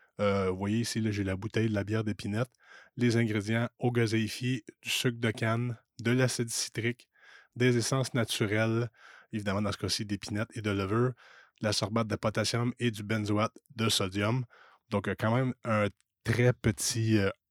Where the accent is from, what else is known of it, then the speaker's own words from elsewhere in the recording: Quebec, Canada; Je viens des cantons de l'Est, dans le comté de Brome-Missisquoi.